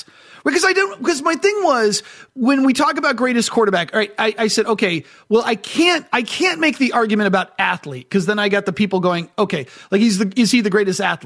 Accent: Denver, Colorado, United States; And I'm from Denver, but these guys, and look, I have to watch the Super Bowl.

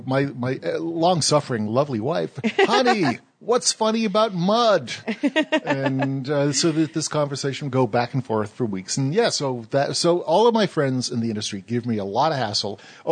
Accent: Manchester, North West England, United Kingdom; born or raised there; now in United States

